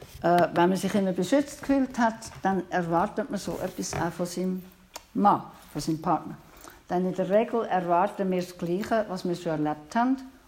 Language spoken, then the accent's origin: German; Switzerland; Bei uns in der Schweiz ist das unhöflich. Das macht man nicht.